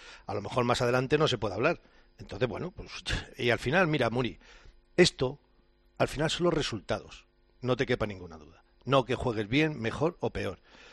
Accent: Spain; Yo soy español. Es que yo quiero a mi país.

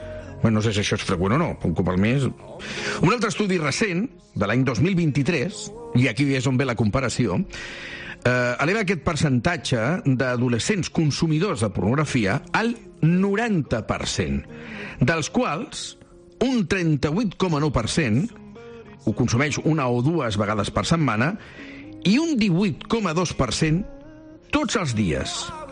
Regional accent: El Prat de Llobregat, Catalonia, Spain; a la plaça Catalunya del Prat de Llobregat, al meu poble

